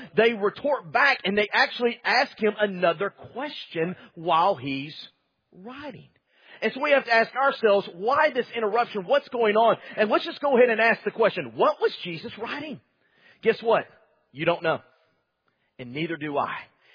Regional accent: Texas, United States; I grew up in Texas. I grew up in what we call Tornado Alley. And now, the only difference there is it was so flat you could see it three counties away coming at you.

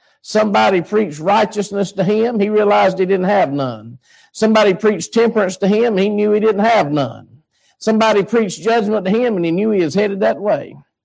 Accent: United States; Being an American, I would stay in the American embassy or the base till they come and got me.

